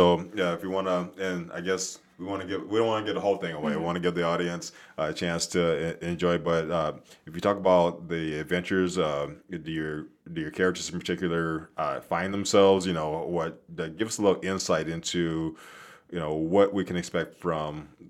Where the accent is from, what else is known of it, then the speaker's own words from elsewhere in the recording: the South, United States; I'm from the South, and as soon as you said New Orleans, I got really hungry